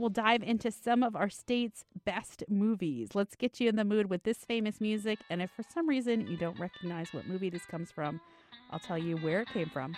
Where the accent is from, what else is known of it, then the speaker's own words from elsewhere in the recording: Miami, Florida, United States; because I didn't grow up in Illinois. I grew up in Miami, and I think I thought Dan Aykroyd was probably Chicago and Illinois when I was a kid.